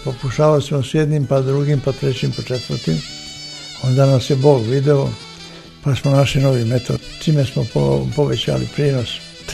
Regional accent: Vigošte, Zlatibor District, Serbia; born there; Ja sam rođen u Vigoštu, to je neposredno, u stvari Arilj se nalazi na ataru sela Vigošta

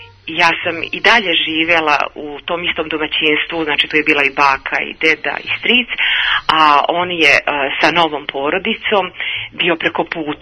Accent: Herzegovina, Bosnia & Herzegovina; Mi smo Hercegovci i kod nas je onako muško dete kojome je sve dozvoljeno.

